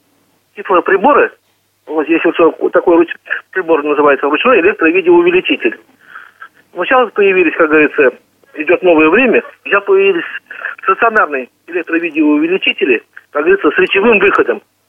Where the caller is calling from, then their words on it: Bashkortostan, Russia; Я из Башкирии.